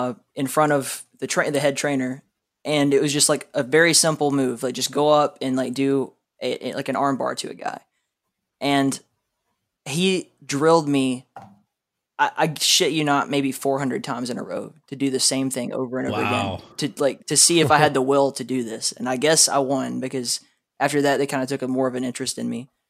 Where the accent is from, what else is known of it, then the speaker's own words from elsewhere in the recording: the South, United States; I grew up in the South and wrestling has always been a big thing there